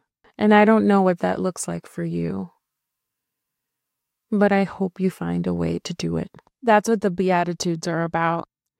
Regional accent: United States; born there; also born or lived in Egypt; But now, as an American, as a person born here, the first generation born here in my family, a person who grew up hearing stories about poverty and desperation

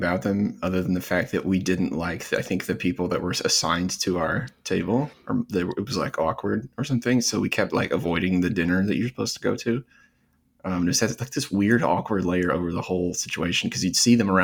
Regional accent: Australia; accent: Australian; People in America think my Australian accent is like phenomenal.

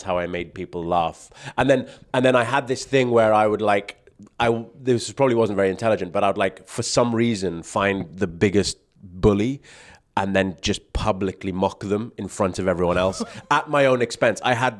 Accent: Dubai, United Arab Emirates; And I grew up in Dubai.

